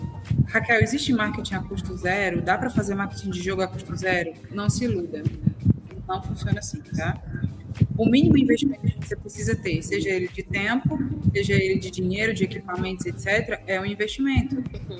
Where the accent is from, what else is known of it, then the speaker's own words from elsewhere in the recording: Ceará, Brazil; Pô, caramba, sou cearense.